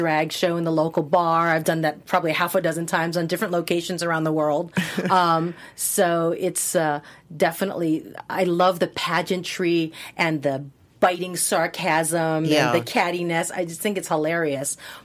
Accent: Hawaii, United States

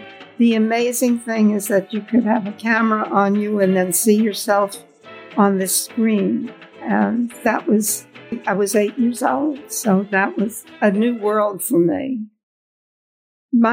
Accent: Brooklyn, New York, United States; born there; I was born in Brooklyn, was born on March 22nd, 1931.

